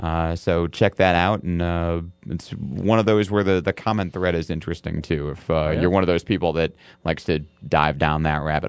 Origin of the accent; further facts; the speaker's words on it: Michigan, United States; I know Michigan, since I'm from Michigan, Michigan State's all excited about the year this year